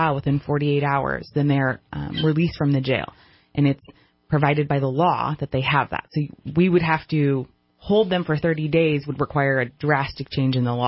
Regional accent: California, United States; I grew up in Shasta County.

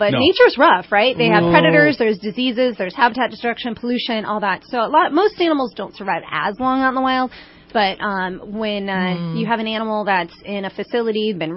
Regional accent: Midwest, United States; I grew up in the Midwest, and my parents were in horticulture

